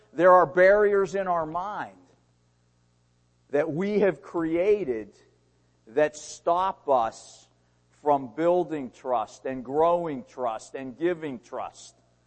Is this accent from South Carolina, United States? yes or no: no; Pittsburgh, Pennsylvania, United States; born there; When I said Pittsburgh, I was born in Pittsburgh.